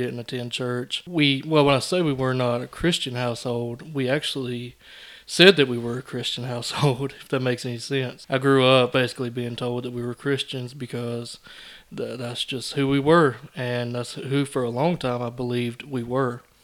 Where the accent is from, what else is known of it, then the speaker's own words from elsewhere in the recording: Carrollton, Alabama, United States; now in Vernon, United States; I'm originally from Carrollton, Alabama, and now I live here in Vernon, Alabama.